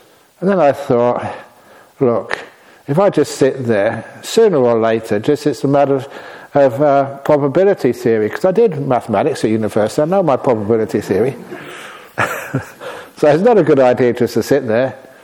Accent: London, United Kingdom; I was going from Acton to Chiswick, where the talk at the Sri Lankan temple was, and I was going there to give the talk. And that's my area, I grew up, I know that place.

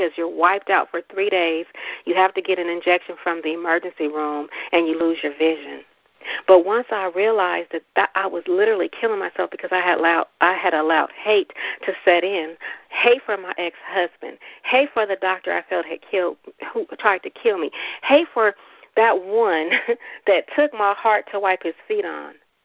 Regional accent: Richmond, United States; It's haterization, Kim. I'm from Richmond. You are too.

